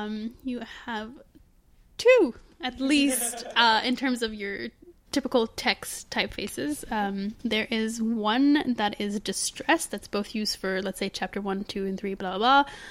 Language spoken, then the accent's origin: English; Canada; because it's British and we're Canadian, so boom, done.